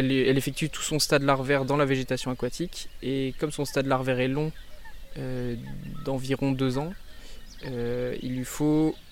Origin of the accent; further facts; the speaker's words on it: Nouvelle-Aquitaine, France; je viens des Deux-Sèvres